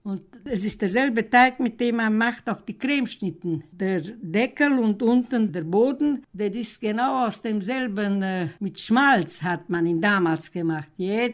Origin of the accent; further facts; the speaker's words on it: Mediaș, Sibiu County, Romania; Ich bin in Mediasch aufgewachsen. Ich war erst 5 Jahre, wie wir hin, aber ich erinnere mich nicht, wie wir umgezogen sind, denn mein Vater ist aus Russland gekommen